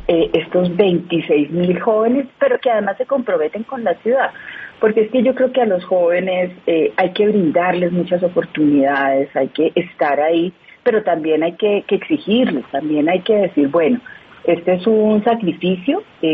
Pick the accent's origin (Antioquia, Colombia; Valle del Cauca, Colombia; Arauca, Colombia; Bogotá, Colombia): Bogotá, Colombia; como bogotanos, a veces los bogotanos nos damos muy duro